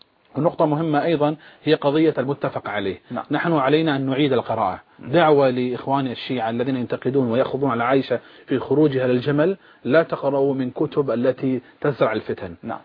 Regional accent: Bahrain; لانه الان عندنا في البحرين فعلا كما يقال المعركه الانتخابيه

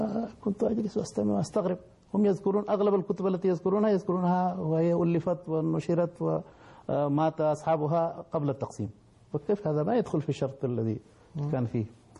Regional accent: Bihar, India; Arabic is a second language; قلت أنا من ولاية بيهار من نفس الولاية

